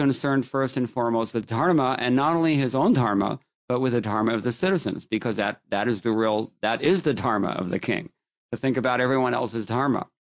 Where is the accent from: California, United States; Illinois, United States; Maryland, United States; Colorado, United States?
California, United States; Los Angeles; Even when I was a kid, the kinds of things that you see commonly now here in America, I grew up in Los Angeles, you didn't see them.